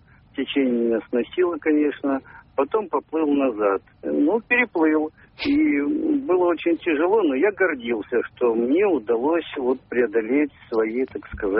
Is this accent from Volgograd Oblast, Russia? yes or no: yes; Volgograd, Volgograd Oblast, Russia; я из Волгограда.